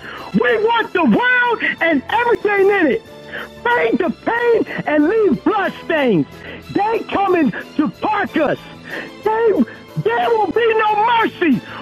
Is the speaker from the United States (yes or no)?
yes; Philadelphia, Pennsylvania, United States; from North Philly Hunting Park